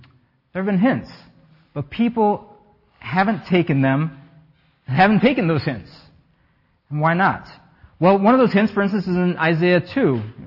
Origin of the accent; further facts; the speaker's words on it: France; also born or lived in United States; When I was growing up in France, people did.